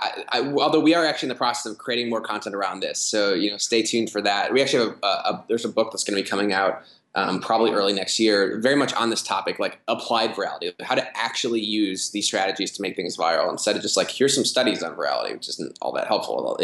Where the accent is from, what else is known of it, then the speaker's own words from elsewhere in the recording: Midwest, United States; now in Chicago, United States; So I'm from the Midwest. You know, Chicago just has this magnetic pull from everyone in the Midwest.